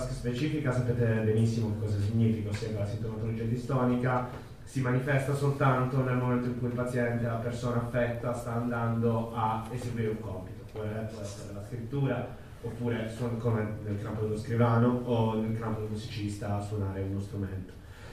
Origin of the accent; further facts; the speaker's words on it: Apulia, Italy; ho 29 anni, sono pugliese ma vivo in Sardegna ormai da qualche anno